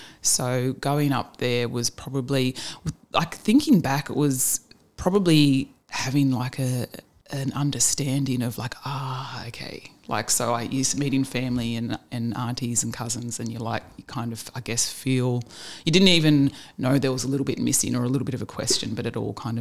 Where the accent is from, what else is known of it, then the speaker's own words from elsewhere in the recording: Sydney, New South Wales, Australia; So my mum's family's from the Shire. So mum was born and raised in the Southern Shire around Cronulla and Miranda, and so that's where I lived.